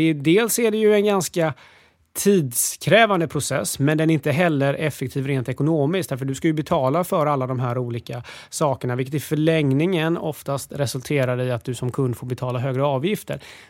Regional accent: Gothenburg, Västra Götaland County, Sweden; now in Stockholm, Sweden; Älskar att ni älskar Göteborg, min hemstad. Men det är vår i Stockholm för första gången

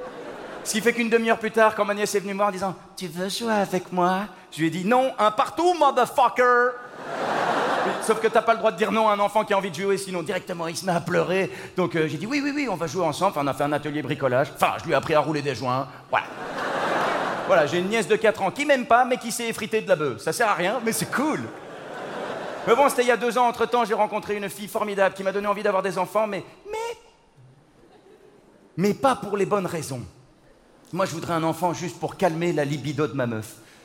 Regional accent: Belgium; je sais de quoi je parle, je viens de Belgique.

